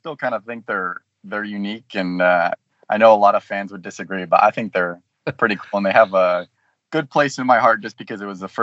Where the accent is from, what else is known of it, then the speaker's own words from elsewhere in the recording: San Diego, California, United States; Yep, born and raised in San Diego. Yep.